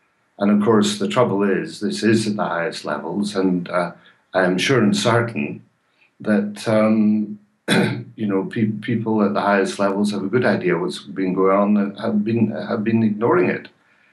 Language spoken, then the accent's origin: English; United Kingdom; I come from Britain, where we had our own share of problems in Northern Ireland throughout my lifetime.